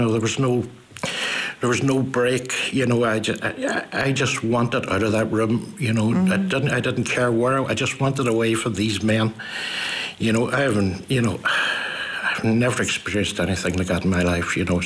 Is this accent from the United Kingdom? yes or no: yes; Derry, Northern Ireland, United Kingdom; I grew up in Derry, obviously, and led, I suppose, a normal life. I don't actually remember peace in Derry.